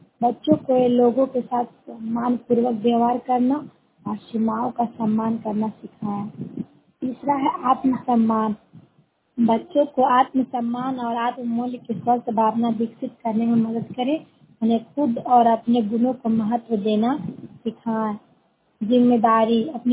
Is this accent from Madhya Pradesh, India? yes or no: yes; Indore, Madhya Pradesh, India; और मैं प्रखंड इंदौर से हूँ।